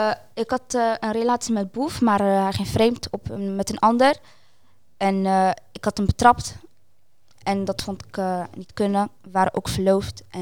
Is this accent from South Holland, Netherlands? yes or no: yes; Rotterdam, South Holland, Netherlands; Ik kom uit Rotterdam. Ik ben daar opgetogen en geboren.